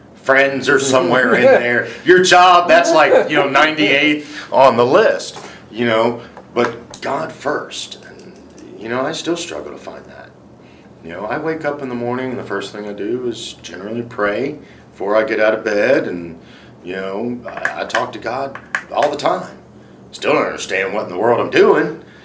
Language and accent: English; Sulphur, Louisiana, United States; I grew up in Sulphur, Louisiana